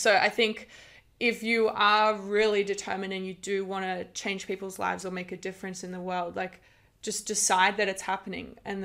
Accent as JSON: {"language": "English", "town": "Canberra", "region": "Australian Capital Territory", "country": "Australia", "lives_now": "Indonesia", "said": "Especially when I first moved to Bali. I came from Canberra originally, and I had quite a sort of toxic family environment back in Canberra, unfortunately."}